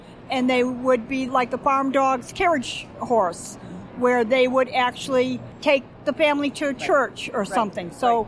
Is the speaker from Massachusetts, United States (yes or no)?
yes; Massachusetts, United States; And I'm from Massachusetts.